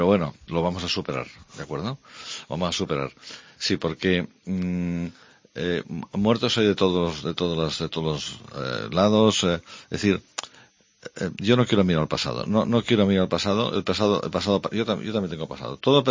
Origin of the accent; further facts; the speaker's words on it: Barcelona, Catalonia, Spain; born there; como nací en Barcelona voy a decir esto